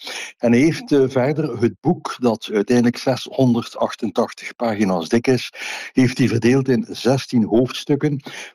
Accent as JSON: {"language": "Dutch", "town": "Ghent", "region": "East Flanders", "country": "Belgium", "said": "En ik als Gentenaar heb doorheen het boek heel wat kennis bijgekregen"}